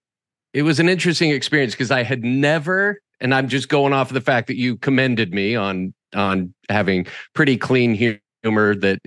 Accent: Boise, Idaho, United States; I was born and raised in Boise, Idaho, and I grew up in Boise and I went away for, I think about seven years.

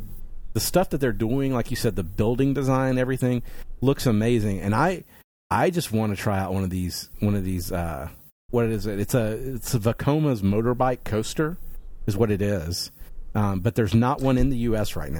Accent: Texas, United States; Because, you know, we're from Texas.

